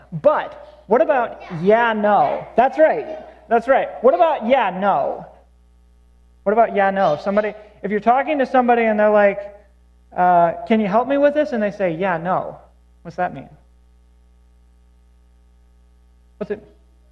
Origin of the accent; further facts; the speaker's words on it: Pennsylvania, United States; I'm not from the Midwest originally. I'm from southwestern Pennsylvania, but I mostly fit in.